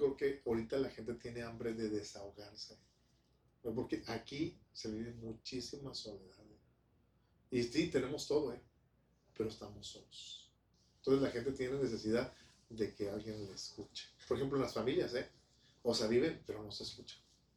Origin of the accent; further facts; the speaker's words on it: Ciudad Juárez, Chihuahua, Mexico; yo crecí en Ciudad Juárez, Chihuahua